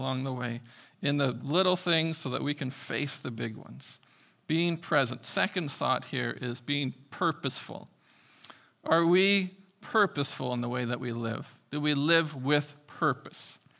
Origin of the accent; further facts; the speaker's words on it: Canada; I didn't even have a license, and I'm Canadian.